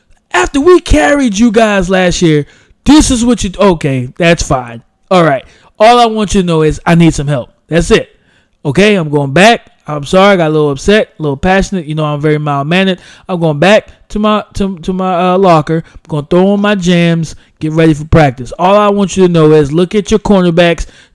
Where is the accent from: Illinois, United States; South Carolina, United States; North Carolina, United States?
South Carolina, United States; So listen, I'm from South Carolina. I don't meet many Hawaiians.